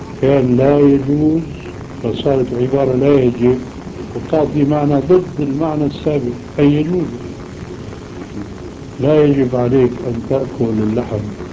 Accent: Aleppo, Aleppo Governorate, Syria; فهو بعث وانا من حلب

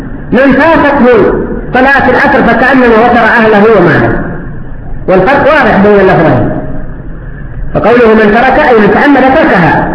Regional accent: Yemen; وقد فوتوا على المسلمين عندنا في اليمن

